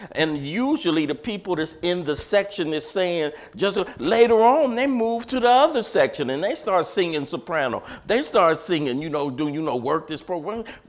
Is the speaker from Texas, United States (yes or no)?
no; Los Angeles, California, United States; 6 sons. We were growing up in Watts.